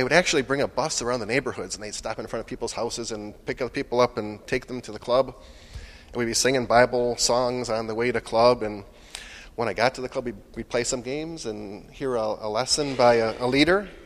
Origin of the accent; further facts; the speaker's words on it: Chicago, Illinois, United States; And I grew up in this area. I was raised in the Chicago area.